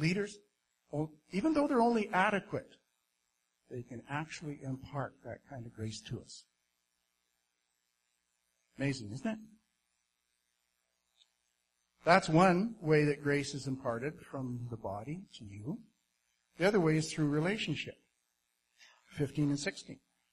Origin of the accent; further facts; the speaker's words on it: Kimberley, British Columbia, Canada; I grew up in Kimberley, and we're right next to a ski hill